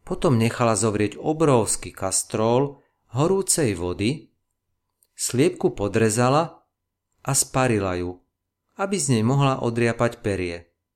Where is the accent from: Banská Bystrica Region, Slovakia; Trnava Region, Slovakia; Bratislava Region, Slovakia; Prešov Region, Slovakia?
Bratislava Region, Slovakia; Bratislava; aj keď som z Bratislavy nevyťahol pety